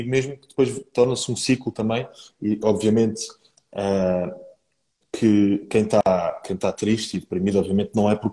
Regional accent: Portugal

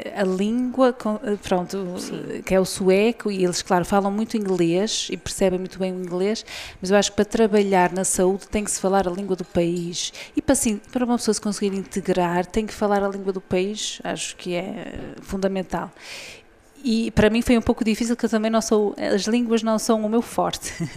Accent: Portugal; now in Sweden; nós portugueses, eu costumo dizer, olha, o meu sangue não me ajuda neste aspecto

